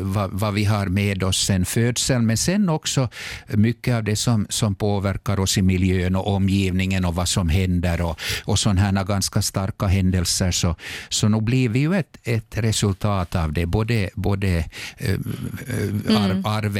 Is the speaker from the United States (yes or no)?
no; Parainen, Southwest Finland, Finland; jag är ju född i Pargas och vi hade vårt egna hemshus där i Rödjan och jag gick i skola, i Malmskola.